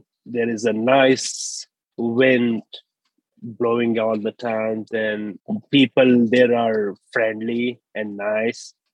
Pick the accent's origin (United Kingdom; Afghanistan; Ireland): Afghanistan; moved away as an adult; now in Marysville, United States; I'm from Afghanistan. I arrived in US in 2017, and I'm living in Marysville area.